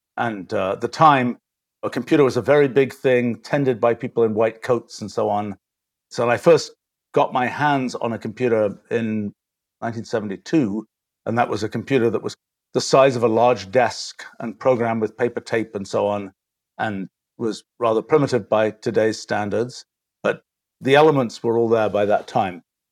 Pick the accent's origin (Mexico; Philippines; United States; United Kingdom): United Kingdom; England; I grew up in England in the 1960s